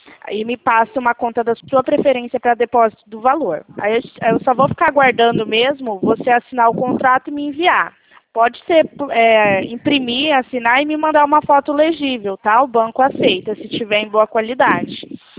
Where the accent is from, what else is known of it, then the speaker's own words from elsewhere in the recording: Presidente Prudente, São Paulo, Brazil; Ó, eu fico no estado de São Paulo, tá? Na cidade de Presidente Prudente.